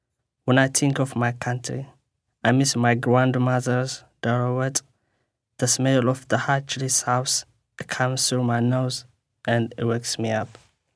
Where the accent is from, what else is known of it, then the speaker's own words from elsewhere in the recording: Ethiopia; I am from Ethiopia, and my poem is called When I Think of My Country.